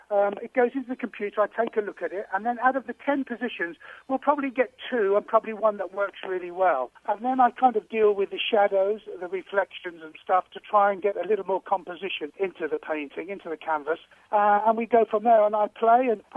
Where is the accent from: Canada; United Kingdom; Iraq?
United Kingdom; Birmingham, West Midlands; I had a local teacher in Birmingham, my hometown